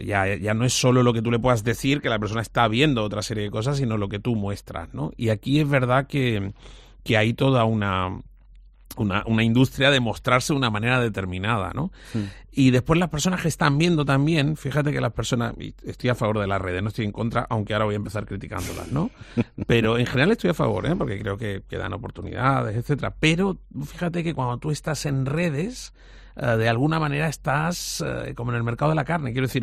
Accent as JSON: {"language": "Spanish", "town": "Torremolinos", "region": "Andalusia", "country": "Spain", "tie": "born or raised there", "said": "Natural, nacimiento en Nigeria, de padres hindúes y hijo adoptivo de Torremolinos, por eso el acento de los acentos."}